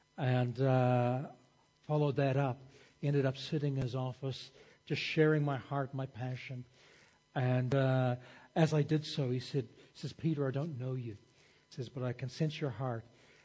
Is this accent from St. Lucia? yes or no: no; Brazil; also born or lived in Ireland / New Zealand / Sydney, Australia; I'm originally Irish, raised in Brazil, and then my family went to New Zealand.